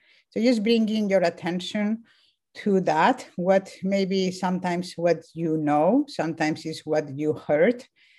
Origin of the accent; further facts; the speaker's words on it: Spain; English is a second language; now in United States; If you pick up an accent, I am from Spain originally. I live in California, and I have been here for 20 years